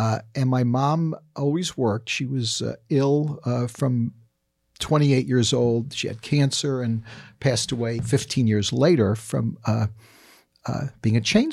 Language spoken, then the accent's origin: English; New York City, New York, United States; Yeah, my dad worked in the garment business in New York City. I grew up in the Bronx